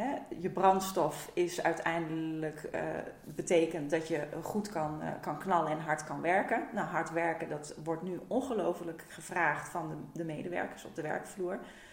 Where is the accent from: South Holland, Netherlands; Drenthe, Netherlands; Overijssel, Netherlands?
Overijssel, Netherlands; Enschede; also born or lived in Warnsveld; En ik ben geboren in Warnsveld. En toen ik acht was, zijn wij verhuisd naar Enschede. En mijn ouders hebben hier een huis gebouwd.